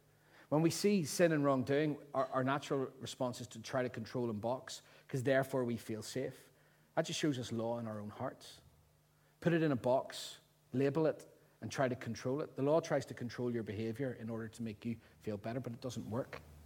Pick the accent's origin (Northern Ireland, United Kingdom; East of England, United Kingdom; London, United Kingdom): Northern Ireland, United Kingdom; for those of us who can remember growing up in the Troubles?